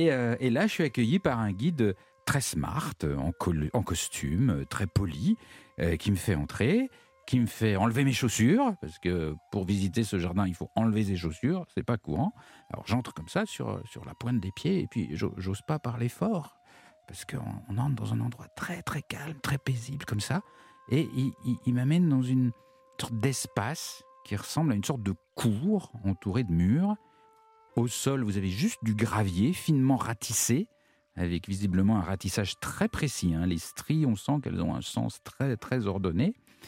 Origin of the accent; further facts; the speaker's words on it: France; en tant que Français